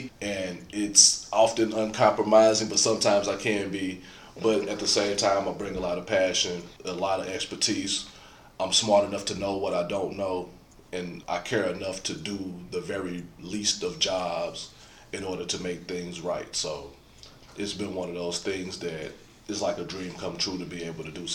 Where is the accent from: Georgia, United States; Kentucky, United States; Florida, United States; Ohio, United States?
Kentucky, United States; Hopkinsville; As a child, I grew up in Hopkinsville, Kentucky, small town.